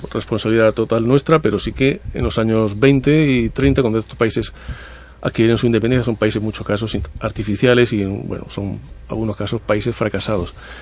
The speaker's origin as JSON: {"language": "Spanish", "town": "Mosul", "region": "Nineveh", "country": "Iraq", "said": "yo vengo de Mosul, del norte de Irak, una zona muy compleja"}